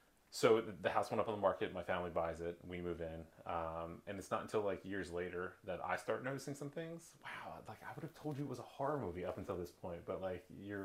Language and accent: English; Newcastle, Delaware, United States; also born or lived in Wilmington; All right, so I grew up in Newcastle. Well, I was born in Wilmington.